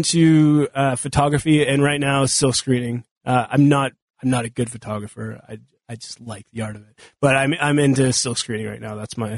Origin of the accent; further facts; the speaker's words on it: Moncton, New Brunswick, Canada; now in Edmonton, Canada; No, I'm from Moncton, New Brunswick.